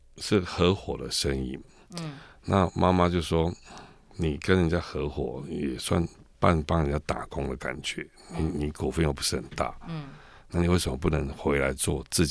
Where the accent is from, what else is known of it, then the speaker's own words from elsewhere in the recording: Tainan, Taiwan; 台南，那因为我们是台南人